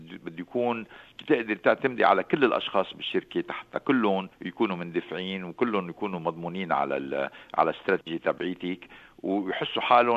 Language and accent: Arabic; Lebanon; لا، أنا لبناني وأصلي لبناني، بي كان لبناني وأمي لبنانية، يعني مع أنه عندي جنسية فرنسوية وجنسية برازيلية وعندي كمان جنسية لبنانية.